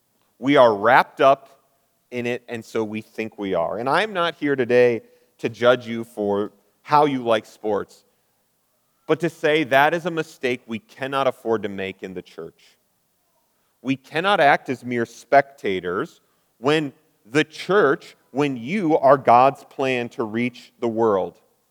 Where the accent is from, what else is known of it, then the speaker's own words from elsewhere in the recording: Wisconsin, United States; I'm very from Wisconsin.